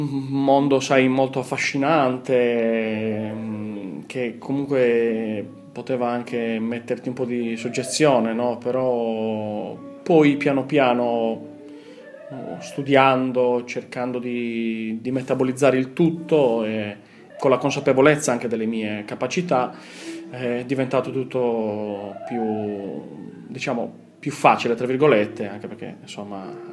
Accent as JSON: {"language": "Italian", "town": "Porto Torres", "region": "Sardinia", "country": "Italy", "said": "Io sono di Porto Torres, facevo canti popolari già dall'età di 10 anni."}